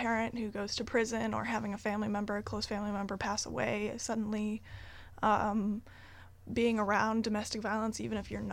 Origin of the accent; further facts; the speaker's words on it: Wrangell, Alaska, United States; also born or lived in down south; I was born down south, but I was raised in Wrangell for most of my life. And right now I'm going to college in New Hampshire